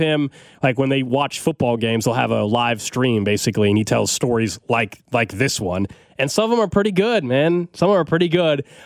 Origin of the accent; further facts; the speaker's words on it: Kansas City, Missouri, United States; also born or lived in Houston; Look, I grew up in Kansas City. You guys all know that. So I like KC barbecue better. I lived in Houston for a couple years.